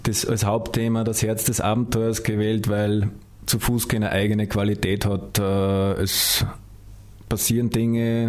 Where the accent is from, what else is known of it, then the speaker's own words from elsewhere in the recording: Wachsenberg, Upper Austria, Austria; gehe wirklich zu mir nach Hause, dort, wo ich aufgewachsen bin, ins Mühlviertel nach Wachsenberg.